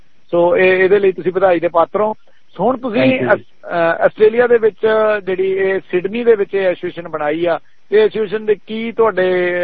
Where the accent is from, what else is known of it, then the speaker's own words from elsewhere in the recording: Haryana, India; ਮੇਰਾ ਵੀ ਜਿਹੜਾ ਪਿਛੋਕੜ ਹਰਿਆਣੇ ਦਾ ਵਾਲਾ, ਤੇ ਮੈਂ ਕਹਿ ਦਿੰਦਾ ਵੀ ਅਸੀਂ ਪੰਜਾਬੀ ਜ਼ਰੂਰ ਹਾਂ ਪਰ ਅਸੀਂ ਹਰਿਆਣੇ ਦੇ ਹਾਂ